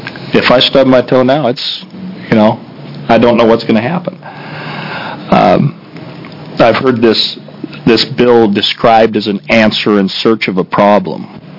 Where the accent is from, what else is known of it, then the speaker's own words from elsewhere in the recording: Oregon, United States; I'm from the Southern Oregon coast.